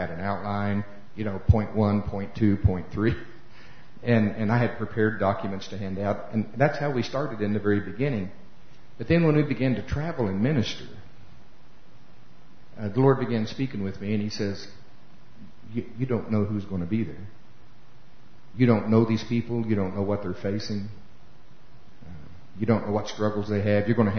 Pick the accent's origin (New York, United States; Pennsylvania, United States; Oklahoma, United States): Oklahoma, United States; Let me tell you a little about me. I'm from Oklahoma.